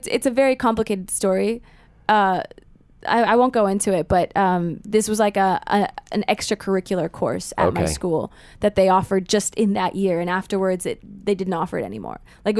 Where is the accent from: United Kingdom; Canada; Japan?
Canada; born or raised there; also born or lived in Frankfurt, Germany / Connecticut, United States